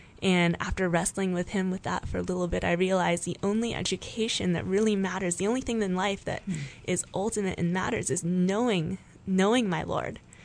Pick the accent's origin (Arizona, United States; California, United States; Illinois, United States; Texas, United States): California, United States; San Diego; I grew up in San Diego, California. I have a wonderful family, mom, dad, and sister.